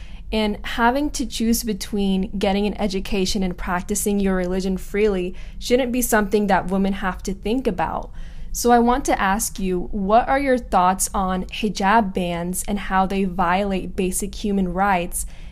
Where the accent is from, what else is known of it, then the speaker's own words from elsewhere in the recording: Iran; I'm a hijabi or my image or the way that I look or that I'm from Iran